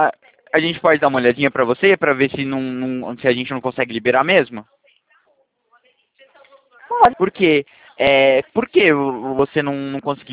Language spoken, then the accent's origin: Portuguese; São Paulo, Brazil; Eu sou aqui de São Paulo, do interior de São Paulo.